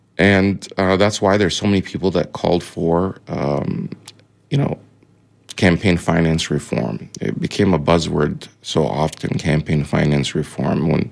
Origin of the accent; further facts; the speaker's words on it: United States; I'm American. I'm proud to be American, but I'm also proud to be Arab, Egyptian heritage, and Muslim.